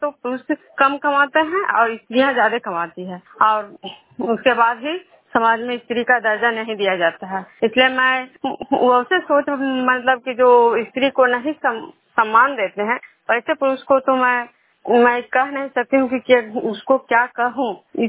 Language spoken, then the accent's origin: Hindi; Nalanda, Bihar, India